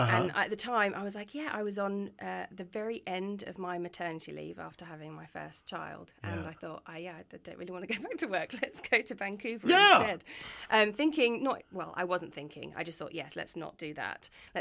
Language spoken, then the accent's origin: English; England, United Kingdom; Well, I'm from England. Mm-hmm. This is my real accent.